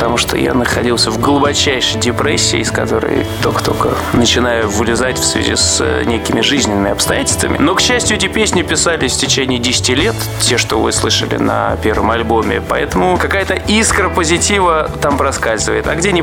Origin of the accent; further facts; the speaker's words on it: Almaty, Kazakhstan; Я сам из Алматы